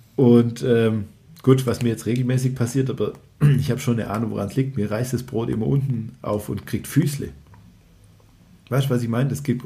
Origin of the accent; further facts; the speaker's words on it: Baden-Württemberg, Germany; also bin ich Schwabe